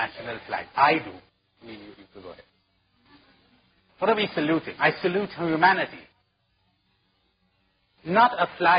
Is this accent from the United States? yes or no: no; India; talking of a situation back home, I'm an Indian. Now, we've got another country called Pakistan.